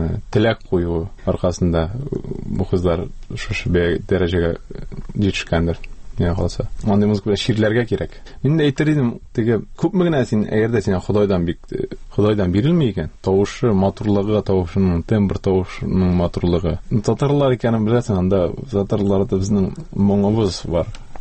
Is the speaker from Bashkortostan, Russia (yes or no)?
no; Kazan, Tatarstan, Russia; born or raised there